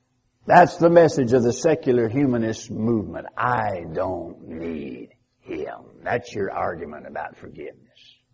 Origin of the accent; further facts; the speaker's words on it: United States; I'm a good human being. I'm an American.